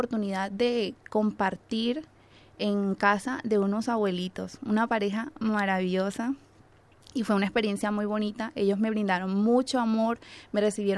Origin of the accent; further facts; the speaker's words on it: Barranquilla, Atlántico, Colombia; now in Spain; soy del país de Colombia. Soy de la ciudad más bonita de Colombia, que es Barranquilla. Tengo 35 años.